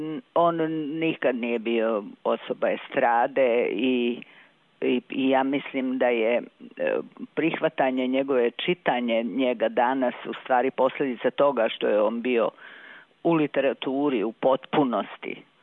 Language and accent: Serbian; Vojvodina, Serbia; ja sam došla iz Vojvodine